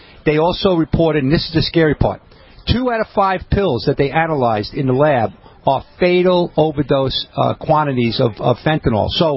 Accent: New York, United States; I'm a New Yorker, so my accent may be a little different than what you used to.

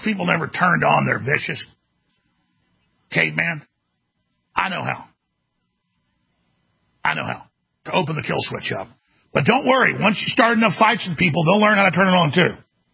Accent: Texas, United States; And I said, "Hey, buddy, I'm from Texas. Burn in hell."

